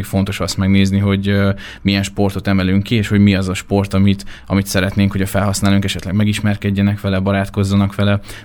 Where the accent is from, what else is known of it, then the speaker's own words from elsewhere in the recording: Békéscsaba, Békés, Hungary; born there; Én Békés Csabán születtem, és igazából a nyaraim tetemes részét itt töltöttem, és egy abszolút otthonos közegnek tartottam